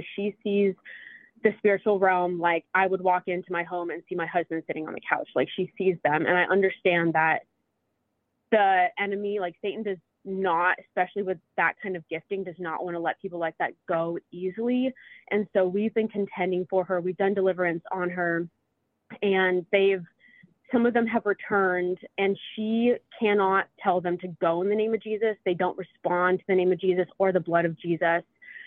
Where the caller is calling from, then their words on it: Texas, United States; I'm calling in from Texas.